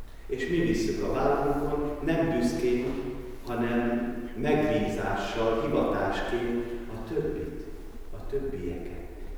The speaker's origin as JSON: {"language": "Hungarian", "country": "Hungary", "said": "És akkor kérdezték, hogy honnan jöttünk. Hát mondom, Magyarországról."}